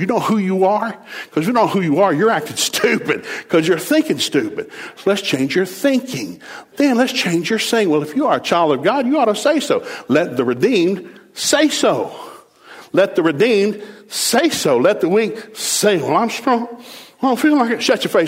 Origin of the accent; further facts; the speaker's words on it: the South, United States; So I'd be singing something famous because I grew up in the South. So we listen to bluegrass music all the time.